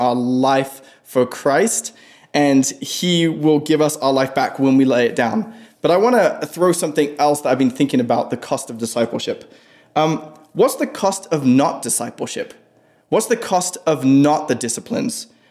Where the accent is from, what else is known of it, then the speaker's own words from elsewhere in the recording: England, United Kingdom; Maybe it's because I'm English.